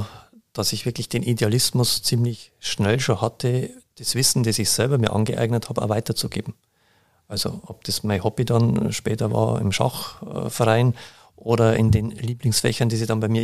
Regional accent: Schwandorf, Bavaria, Germany; In einer sehr dörflichen Struktur damals. Jetzt ist ja das alles dann, natürlich die Stadt hat sich vergrößert, Schwandorf, mein Heimatort, und hat das, die umliegenden Gemeinden, sage ich mal, mit einverleibt.

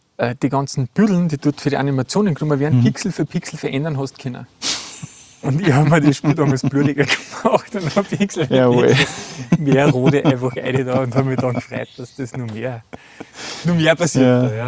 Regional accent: Upper Austria, Austria; Wir sind ja im Innviertel aufgewachsen.

